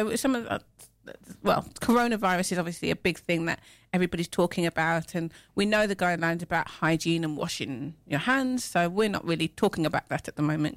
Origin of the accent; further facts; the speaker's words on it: Midlands, United Kingdom; accent: Midland; My Midland accent.